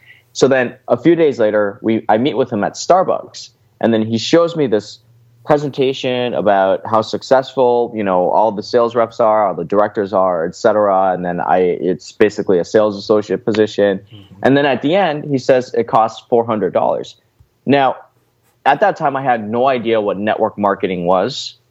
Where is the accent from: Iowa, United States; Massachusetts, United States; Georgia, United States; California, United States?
California, United States; La Crescenta; I was insulated in this kind of Korean bubble growing up in La Crescenta, California, where about 40% of my classmates were Korean because they all kind of moved there to go to this blue ribbon public school.